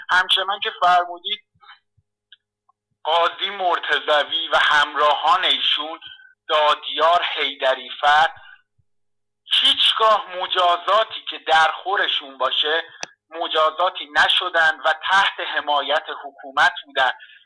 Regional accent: Iran

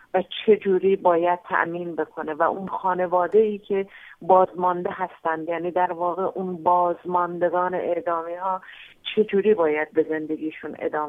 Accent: Iran; من به عنوان یک ایرانی من به عنوان یکی از اون اجزایی که این دنیا رو داره تشکیل میده

